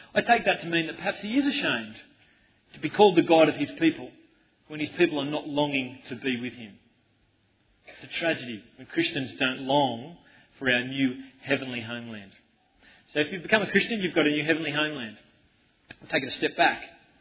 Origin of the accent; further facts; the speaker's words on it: New South Wales, Australia; I was born in Canada, but I spent most of my life in Australia. But what that means is I have a citizenship in Canada and in Australia, and so my identity is an Australian, Canadian, whatever you want to call it.